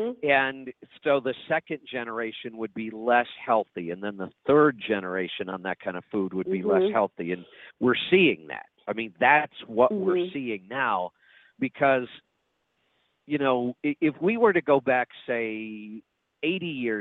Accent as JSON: {"language": "English", "region": "Ohio", "country": "United States", "tie": "born or raised there", "said": "I mean, you and I grew up in Ohio, and it was that typical Midwestern, you know, you're not near fresh seafood"}